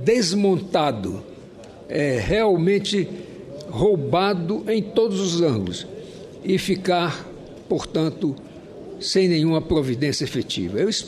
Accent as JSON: {"language": "Portuguese", "region": "Roraima", "country": "Brazil", "said": "como roraimense, como filho do estado de Roraima, como um homem que realmente ama a minha terra"}